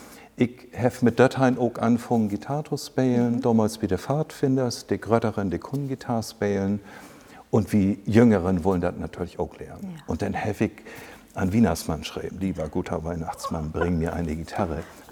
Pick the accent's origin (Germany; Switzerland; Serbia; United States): Germany; Stelle, Lower Saxony; born there; now in Winsen, Germany; Ich bin in Stell geboren, also in Landkreis Horbach. Bin auch nicht so weit gekommen in mein Leben.